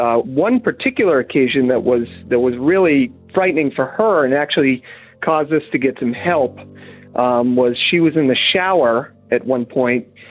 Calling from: Massachusetts, United States; Oh my goodness. … I'm calling from Massachusetts.

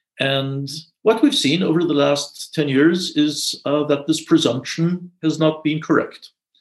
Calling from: Austria; I'm speaking from Austria.

